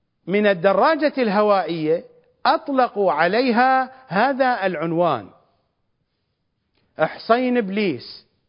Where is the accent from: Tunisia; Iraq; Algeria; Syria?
Iraq; نحن عندنا في العراق لا زال كبار السن ولا زال القرويون